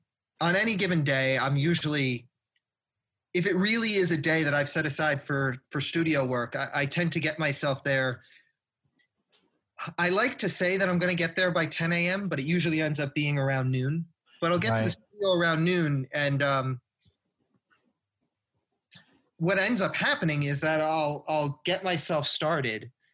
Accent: New Jersey, United States; I grew up on the East Coast. I grew up in suburban New Jersey, right outside of New York City.

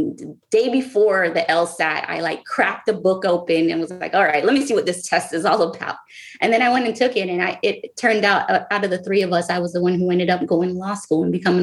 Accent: Miami, Florida, United States; Originally from Miami, from Florida. I grew up there. I did my undergrad there. I went to law school in Florida, and then now I'm a transplant.

